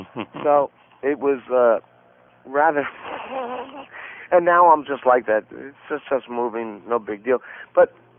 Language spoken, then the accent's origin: English; New York, United States; I grew up in New York, yeah.